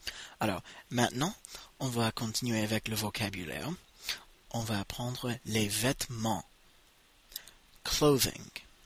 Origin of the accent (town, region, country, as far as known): United States; French is a second language